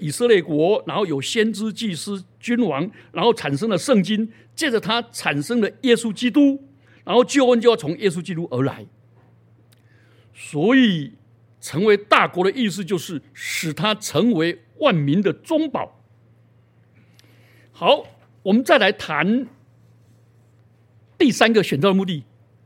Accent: Taiwan; 我们台湾人讲的更有趣哦

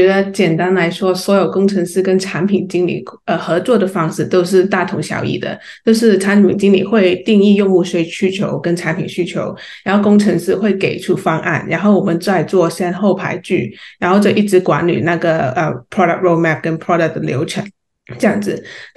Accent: Hong Kong; 我在国外跟香港，其实我是来自香港的

